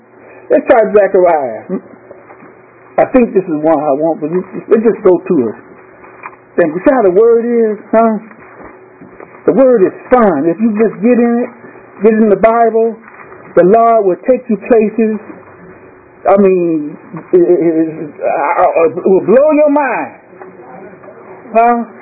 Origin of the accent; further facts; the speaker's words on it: Richmond, California, United States; also born or lived in Martinez, California; I was born right there in Martinez, California, and raised in Richmond, California.